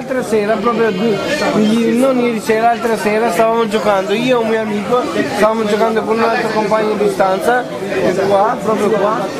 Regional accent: Albania; now in Italy; Io sono albanese.

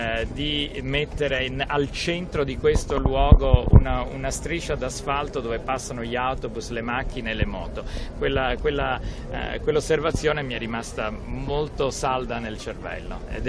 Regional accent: Rome, Lazio, Italy; devo dire che sono orgoglioso da romano

